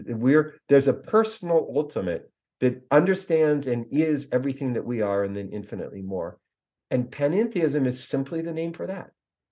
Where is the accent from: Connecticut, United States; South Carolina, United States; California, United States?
California, United States; So I'm a kid from the Redwood Forest and the Pacific Coast.